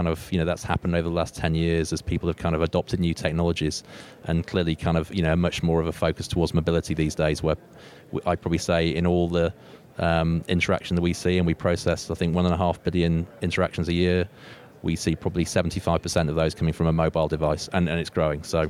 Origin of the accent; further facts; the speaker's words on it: United Kingdom; accent: British; The company's actually a British company, as you can tell from my strange accent.